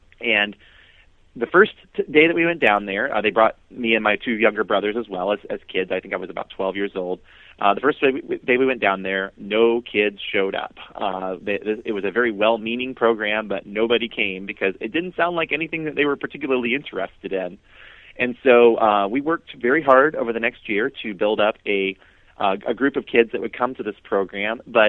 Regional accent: St. Louis, Missouri, United States; So as I was growing up, I grew up here in the St. Louis area for most of my life. We were military, so we moved around, but we settled here in the St. Louis area, and we lived right next to East St. Louis, Illinois

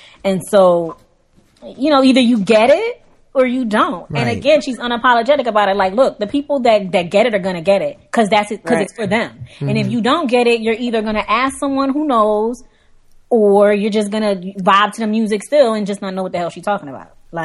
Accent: United States; Like I'm Black American. My family is from Georgia and Alabama first. Like Georgia, Alabama came up to Philly from there.

